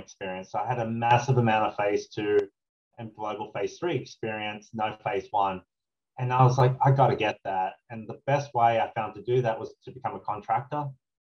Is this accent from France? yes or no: no; Australia; now in United States